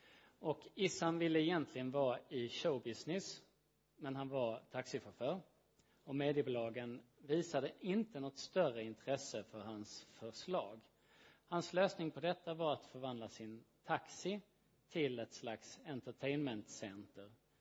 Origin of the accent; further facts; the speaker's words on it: Sweden; Och som svensk så var ju det här såklart oerhört märkligt.